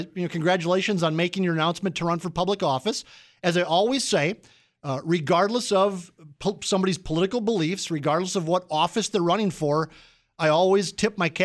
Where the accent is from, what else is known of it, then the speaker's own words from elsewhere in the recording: Minnesota, United States; And in fact, I'm a Minnesotan.